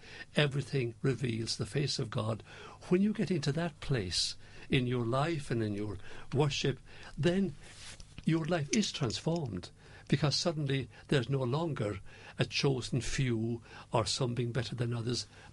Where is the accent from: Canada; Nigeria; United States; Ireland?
Ireland; Rathmore, Munster; I'm born in Rathmore, near Killarney in County Kerry.